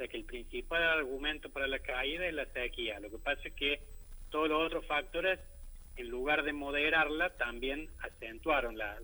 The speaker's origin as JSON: {"language": "Spanish", "region": "Córdoba", "country": "Argentina", "said": "nuestro interior productivo, digo como cordobés, también para el interior de Santa Fe y Buenos Aires"}